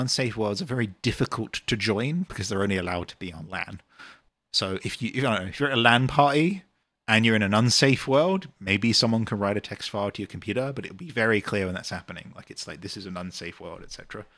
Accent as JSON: {"language": "English", "country": "United Kingdom", "accent": "British", "said": "I read changelogs in my British accent to people sometimes if we're in a session."}